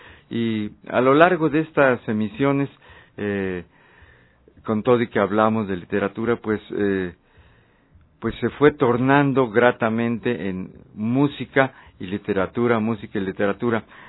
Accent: Guadalajara, Jalisco, Mexico; pues soy orgullosamente tapatío aquí.

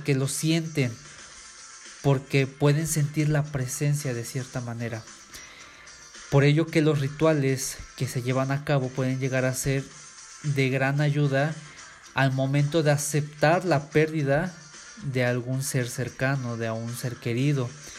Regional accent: Mexico; como mexicanos pues aún queda muy acentuada esta tanatofobia

